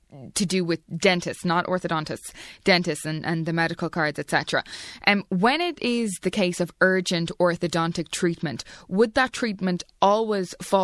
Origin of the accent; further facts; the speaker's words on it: Ireland; And we know as Irish people, we went to many countries looking for help over the years, and we are a very generous nation